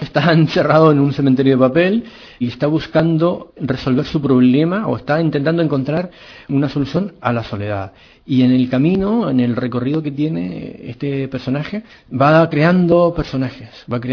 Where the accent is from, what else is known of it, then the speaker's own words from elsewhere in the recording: Chile; moved away; Yo soy chileno y en Chile se hace mucho teatro en la calle, es muy gestual el teatro que se hacía, por lo menos cuando yo vivía allá